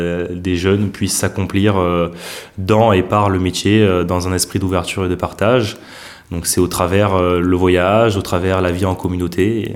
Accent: Nîmes, Occitanie, France; now in Rennes, France; je suis le prévôt de la Maison des Compagnons du Devoir de Rennes. J'ai 24 ans, je suis originaire de Nîmes et je suis mécanicien de formation.

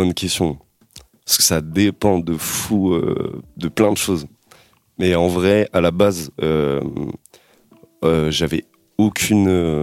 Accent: Nantes, Pays de la Loire, France; now in Rennes, France; je suis nantais et actuellement je vis à Rennes depuis 3 ans

